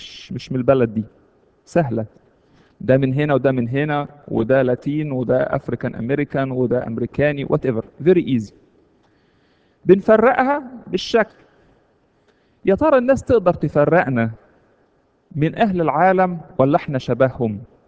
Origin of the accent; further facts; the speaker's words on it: Egypt; now in United States; كلنا هنا اول ما نيجي امريكا نبتدي نفكر في مصر، ومصر تحلى تبقى حاجة كده، يا سلام فين ايام مصر، رغم ان احنا واحنا خارجين من مصر كسرنا 3000 حاجة ورانا